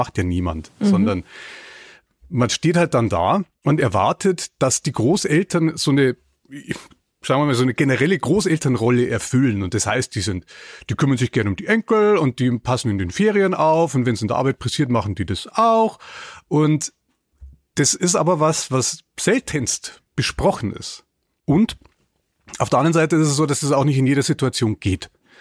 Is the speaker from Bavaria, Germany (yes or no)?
yes; Bavaria, Germany; Ich trinke keinen Alkohol. Und ich bin in Niederbayern groß geworden als jemand, der keinen Alkohol trinkt.